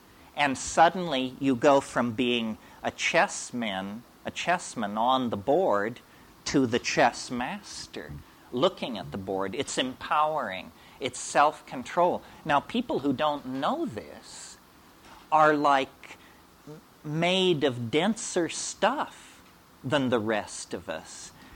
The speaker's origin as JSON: {"language": "English", "town": "Berkeley", "region": "California", "country": "United States", "tie": "born or raised there", "said": "Like I grew up in Berkeley in the 19—I was in Berkeley from 65 to 70, the golden age."}